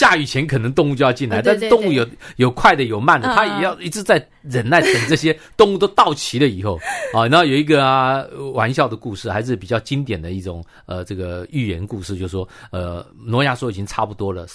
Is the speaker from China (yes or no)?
yes; China; 我们中国人